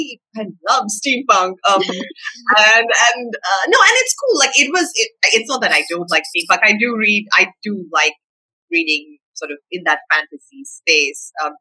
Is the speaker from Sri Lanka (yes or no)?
yes; Sri Lanka; growing up in Sri Lanka, I didn't have a ton of access to, I think, more American titles